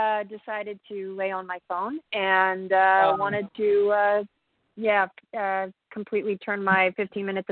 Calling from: Toronto, Ontario, Canada; I'm calling from Toronto, actually.

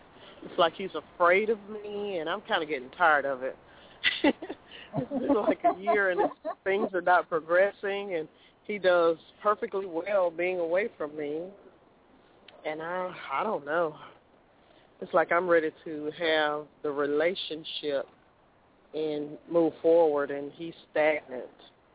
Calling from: Memphis, Tennessee, United States; I'm calling from Memphis.

